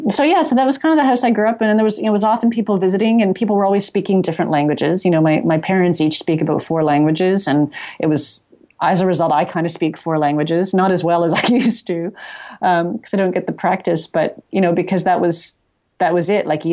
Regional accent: Toronto, Ontario, Canada; Sure. Yeah, I grew up sort of in Midtown Toronto. In a family, I guess an immigrant family. I guess that's what you'd call it. My mom was a refugee from Hungary in the early 50s.

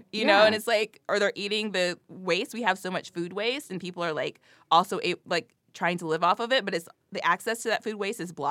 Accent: the South, United States; accent: Southern; And I just started talking about chitlins, and all of a sudden my southern accent came out.

